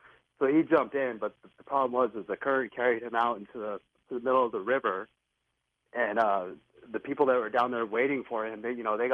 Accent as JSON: {"language": "English", "region": "New Mexico", "country": "United States", "tie": "born or raised there", "said": "I grew up in New Mexico. I grew up listening to your show with my dad."}